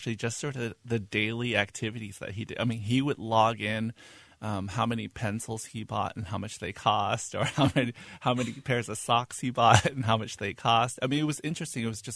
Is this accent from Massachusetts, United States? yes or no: yes; Boston, Massachusetts, United States; also born or lived in Hong Kong; I'm from Boston, Massachusetts, and I moved here from Hong Kong.